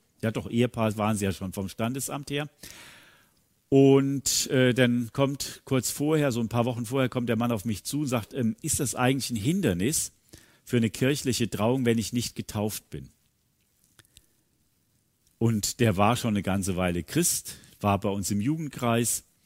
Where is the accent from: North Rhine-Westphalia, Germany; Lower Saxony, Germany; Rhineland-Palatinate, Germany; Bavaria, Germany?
North Rhine-Westphalia, Germany; In meiner Heimat im Siegerland, da hat es ja vor inzwischen über 100 Jahren eine Erweckungszeit gegeben.